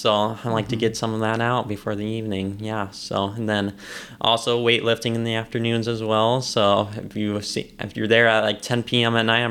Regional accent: Nevada, Iowa, United States; now in Webster City, United States; And obviously, I'm from Nevada, Iowa, which is pretty rural. So it's been a pretty easy transition so far into Webster City, Iowa.

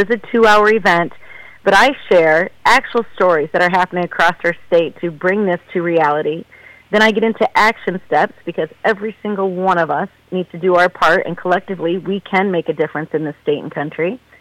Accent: Algona, Iowa, United States; Well, I'm from Algona. I was born and raised here.

